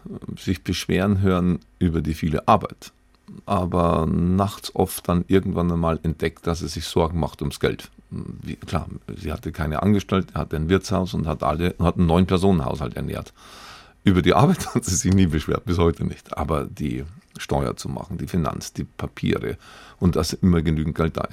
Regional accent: Bavaria, Germany; drittens bin ich an der Donau aufgewachsen und an Kelheim waren genau die 3 Chemiewerke

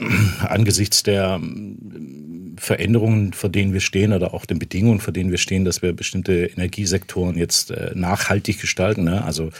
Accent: Gönningen, Baden-Württemberg, Germany; Aufgewachsen in Göningen, muss man sozusagen.

